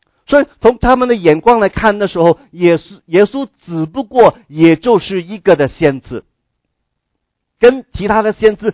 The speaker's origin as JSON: {"language": "Chinese", "country": "China", "said": "但是我们中国人都不会承认说孔子是个伟大的人。"}